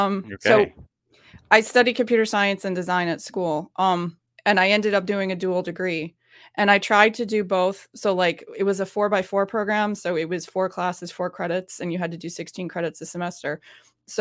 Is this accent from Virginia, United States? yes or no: no; New York, United States; now in Boston, United States; I'm a New Yorker living in Boston. I moved to Boston to work at Red Hat.